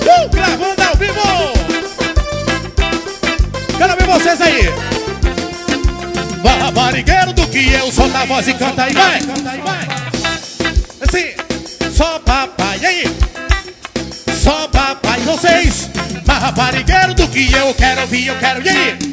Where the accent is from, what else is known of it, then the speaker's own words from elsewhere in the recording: Berizal, Minas Gerais, Brazil; E eu sou de Berizal, hein?